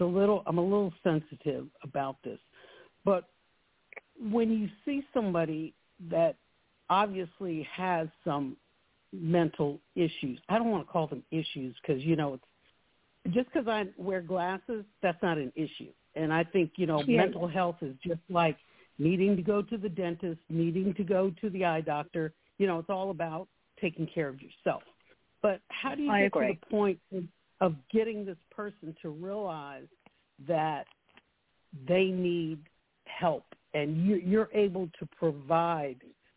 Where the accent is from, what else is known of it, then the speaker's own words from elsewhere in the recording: Munich, Bavaria, Germany; also born or lived in New York; now in United States; I'm a transplant from New York to Virginia. Actually, from Munich, Germany.